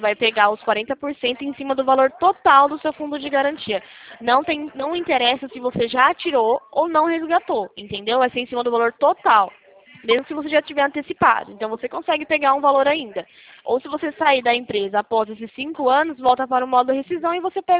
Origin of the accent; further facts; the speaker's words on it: Presidente Prudente, São Paulo, Brazil; Eu sou de Presidente Prudente.